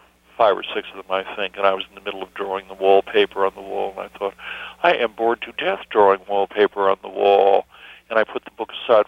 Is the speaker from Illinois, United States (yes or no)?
yes; Chicago, Illinois, United States; Well, I came from Chicago originally, and we lived on five different streets that were just a block.